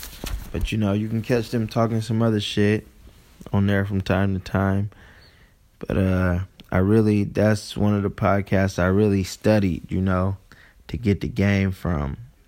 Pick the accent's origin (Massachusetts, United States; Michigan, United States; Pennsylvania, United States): Michigan, United States; Ann Arbor; But shit, I'm from Ann Arbor, Michigan.